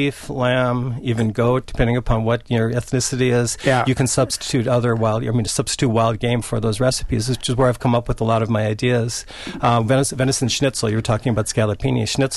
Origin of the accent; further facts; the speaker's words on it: Marshfield, United States; I've always liked to hunt. I grew up in Marshfield, and my duck hunting was my one thing.